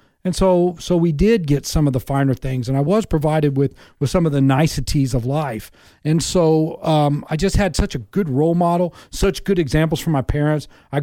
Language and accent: English; Dallas, Texas, United States; Well, I grew up in Dallas, Texas, in the late 70s, early 80s, and just a typical suburban life.